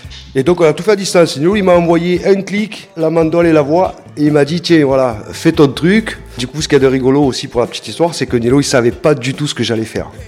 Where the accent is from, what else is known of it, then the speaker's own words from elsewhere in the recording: Port-de-Bouc, Provence-Alpes-Côte d'Azur, France; On a grandi ensemble au Comte à Port-de-Bouc